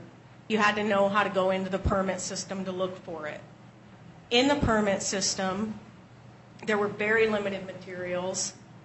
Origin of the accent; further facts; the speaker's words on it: Black Diamond, Washington, United States; I'm from Bellevue, and I grew up on Roberts Drive in Black Diamond.